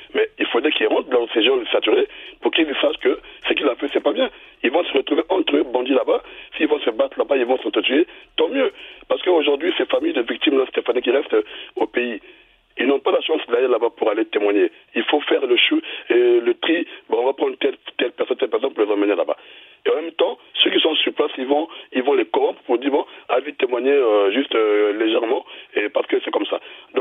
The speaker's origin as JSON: {"language": "French", "country": "Republic of the Congo", "said": "Moi, je suis du Congo-Brazzaville."}